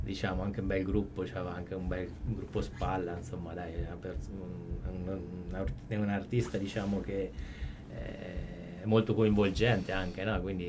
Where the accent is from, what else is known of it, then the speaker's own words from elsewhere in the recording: Perugia, Umbria, Italy; also born or lived in Genoa; la lingua non la parlo, sono perugino.